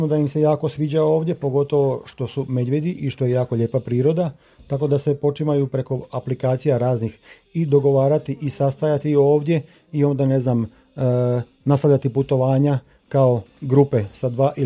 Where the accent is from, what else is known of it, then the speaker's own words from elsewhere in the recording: Vinkovci, Vukovar-Syrmia County, Croatia; Ja dolazim iz Vinkovaca.